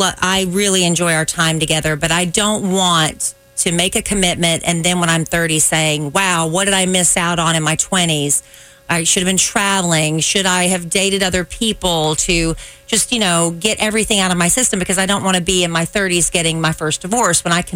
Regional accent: South Carolina, United States; A friend of mine's son that I grew up with in South Carolina

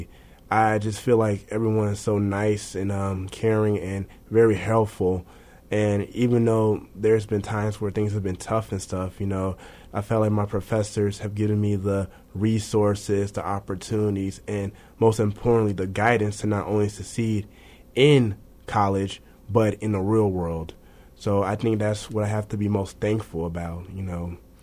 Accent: Chicago, Illinois, United States; I'm from Chicago, Illinois.

